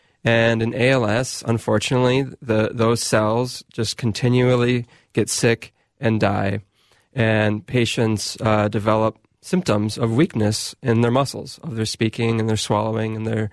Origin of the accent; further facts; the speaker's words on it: Waconia, Minnesota, United States; I'm from Waconia, Minnesota.